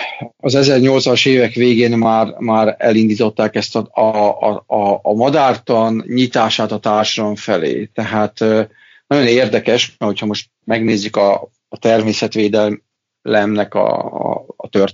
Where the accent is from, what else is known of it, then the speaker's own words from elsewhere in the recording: Tolna, Hungary; hogy a Tolna megyében a távcsöves madár megfigyelés tekintetében az egyik legkevésbé izgalmas helyen nőttem fel